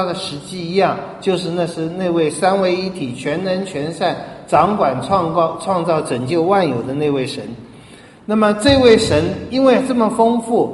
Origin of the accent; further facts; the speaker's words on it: China; 这一点我们中国人也有点懂